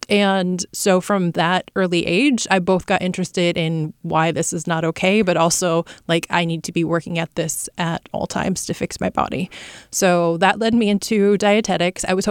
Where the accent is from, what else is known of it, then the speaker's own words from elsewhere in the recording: Sacramento, California, United States; I was born and raised in Sacramento. I was a Kaiser baby over on Morse Avenue.